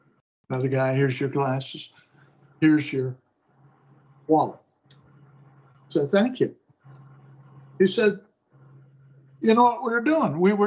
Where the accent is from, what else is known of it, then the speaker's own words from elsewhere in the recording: United States; I'm from America, and I'm here to share the gospel with you.